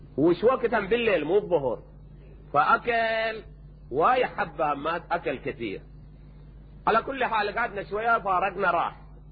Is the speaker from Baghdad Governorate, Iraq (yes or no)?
no; Najaf, Najaf Governorate, Iraq; بس أنا من النجف لكن ما أذكر كلمتها إلى الآن